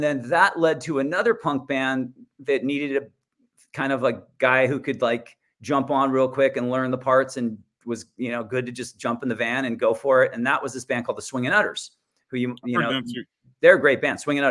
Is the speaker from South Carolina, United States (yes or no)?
no; Santa Barbara, California, United States; my buddy Derek, who I grew up with in Santa Barbara.